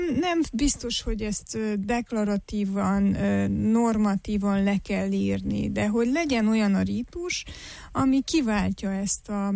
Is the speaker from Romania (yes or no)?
yes; Harghita, Romania; mondjuk én gyergyói vagyok, tehát a lokálpatrióta az folyamatosan beszél belőlem